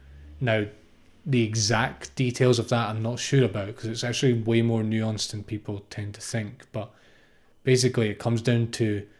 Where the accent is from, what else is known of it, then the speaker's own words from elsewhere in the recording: United Kingdom; I'm going to say spanner because I'm British, but I understand that in America you call it a wrench.